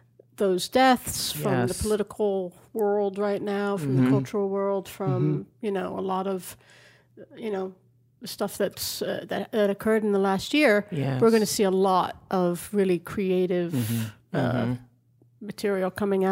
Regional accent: New York, United States; moved away as an adult; I was born and raised in New York, mm-hmm. and that's where I started my career.

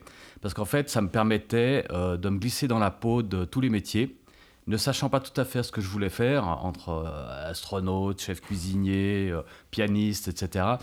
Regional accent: Geneva, Switzerland; moved away as an adult; also born or lived in Locarno; now in France; Alors, je suis né à Locarno, d'une mère autrichienne et d'un père italien. Mmh. Et ensuite, on est venu à Genève.

